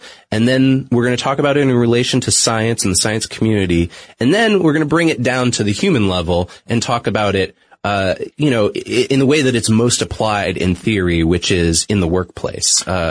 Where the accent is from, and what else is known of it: New England, United States; accent: New England